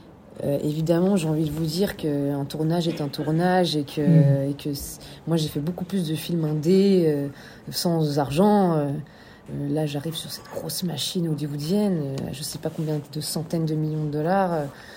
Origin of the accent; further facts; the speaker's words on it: Switzerland; Je suis métissée aussi. Après, je viens de Suisse et je suis belge.